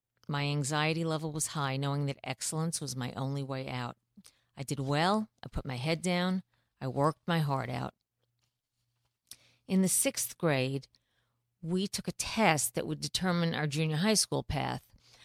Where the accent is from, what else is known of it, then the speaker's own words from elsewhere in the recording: New York City, New York, United States; I grew up in New York City, Queens, and I left my parents' home to go away to college when I was barely 16.